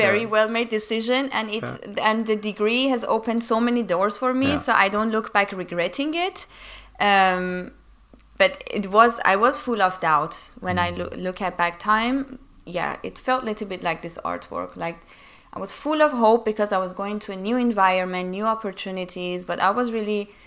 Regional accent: Iran; moved away as an adult; now in United Kingdom; So I'm born and raised in Iran, and I moved when I was 18 to UK to study for university.

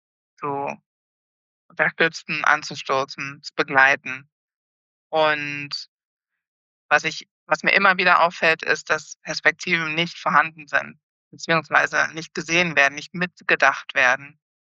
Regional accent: Germany; in weder der Gesellschaft, in der ich hier lebe, noch in Deutschland, wo ich groß geworden bin und bis vor kurzem noch gelebt habe.

